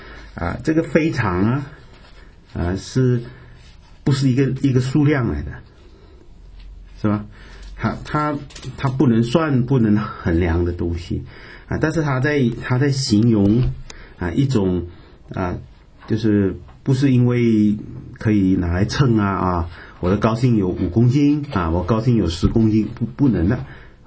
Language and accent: Chinese; Malaysia; 我说我不是马来人，我是华人。啊，这样你是中国人？我说不是，我是马来西亚人。